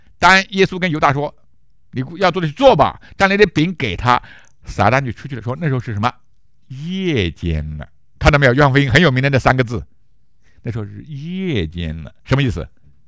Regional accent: China; 原来说我理解的跟我们大陆人去还就不一样

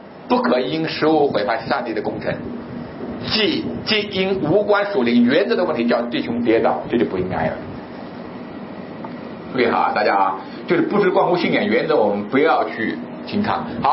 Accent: Jiangsu, China; now in Guangdong, China; 因为在我老家是没有苦瓜的，在我们江苏是没有苦瓜的。我第一次来广东，第一次吃苦瓜

